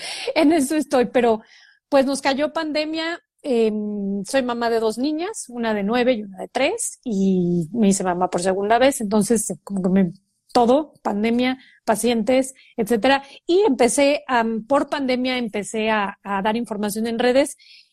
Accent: Tuxpan, Veracruz, Mexico; moved away as an adult; now in Mexico City, Mexico; soy originaria de Tuxpan, Veracruz. Me vine a estudiar a México desde la carrera. Entonces, estoy acá, soy una chilanga

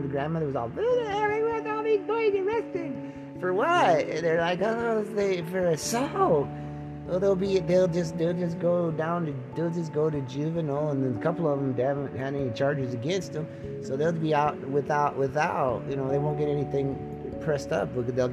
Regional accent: Spokane, Washington, United States; moved away; I was born in Spokane, Washington. I lived there until 1980. We were supposed to leave, like, right during that time when Mount St. Helens exploded.

